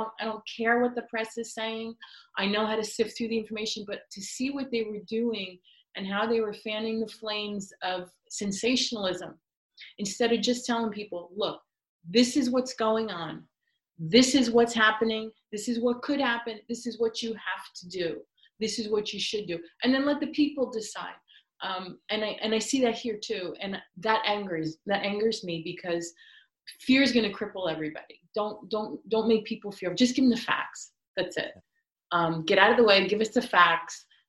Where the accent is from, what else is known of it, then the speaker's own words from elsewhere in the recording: United States; it's this network we have because we are American. And I'm very proud of that.